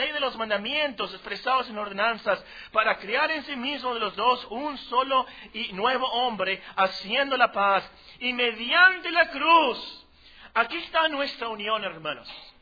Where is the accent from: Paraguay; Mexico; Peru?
Mexico; Hermosillo, Sonora; yo soy cristiano, vengo de Hermosillo